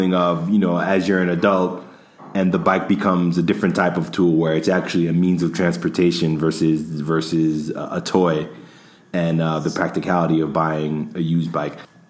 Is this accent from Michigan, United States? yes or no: no; New York, United States; because I'm from New York and, you know, biking culture is huge.